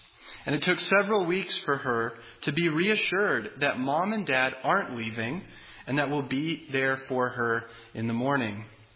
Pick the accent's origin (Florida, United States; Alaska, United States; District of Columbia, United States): Florida, United States; I grew up in Florida, and often we'd see an airplane with words trailing behind the airplane, usually advertising for somebody.